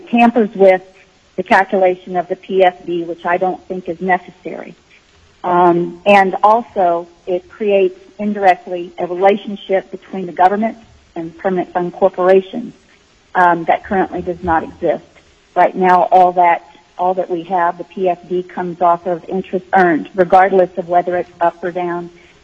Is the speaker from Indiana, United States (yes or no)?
no; Deltana, Alaska, United States; I'm from Deltana, members of the committee.